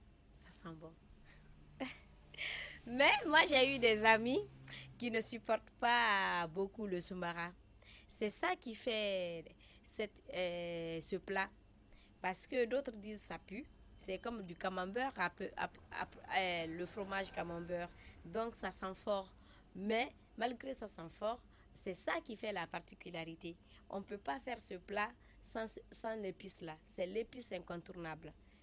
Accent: Guinea; moved away; Je suis de la Guinée-Conakry. Je suis là depuis 2012, ça fait 10 ans. Je suis née en Guinée, j'ai grandi là-bas.

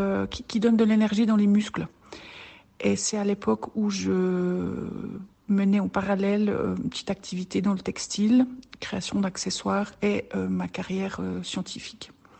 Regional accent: Romandy, Switzerland; Je suis une illustre inconnue à vos oreilles. Je viens de Suisse romande, j'habite près de Lausanne.

